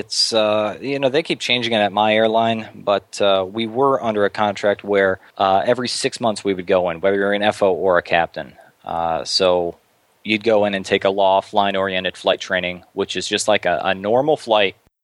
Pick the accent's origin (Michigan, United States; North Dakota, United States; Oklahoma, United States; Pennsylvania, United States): Michigan, United States; Detroit; You know, I grew up in Detroit, Michigan, just under the approach for 22 left or 22 right or one of the runways